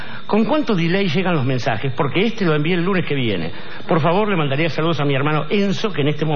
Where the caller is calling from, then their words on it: Leandro N. Alem, Misiones, Argentina; de Leandro N. Alem Misiones.